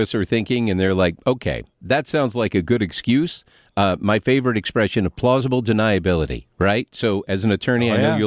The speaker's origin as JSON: {"language": "English", "region": "Arkansas", "country": "United States", "said": "I mean, remember, I'm from Northwest Arkansas."}